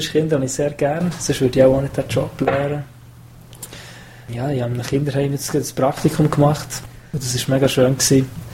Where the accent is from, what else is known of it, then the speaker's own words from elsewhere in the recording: Bern, Switzerland; Also ich bin jetzt Bümplitz daheim in Bern und ich fühle mich derzeit daheim. Ich bin in Bern aufgewachsen